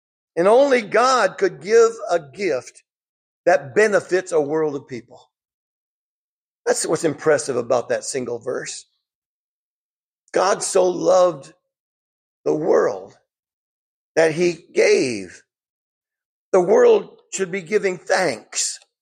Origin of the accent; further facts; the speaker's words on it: Michigan, United States; When I was at Harding University in Searcy, Arkansas, I was from Michigan. We didn't say y'all.